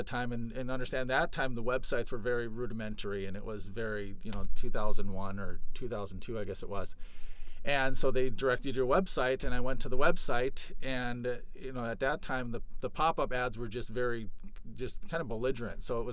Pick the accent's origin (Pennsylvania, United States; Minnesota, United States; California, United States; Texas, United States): Minnesota, United States; Moorhead; I am from the Red River Valley. I grew up in Moorhead, Minnesota.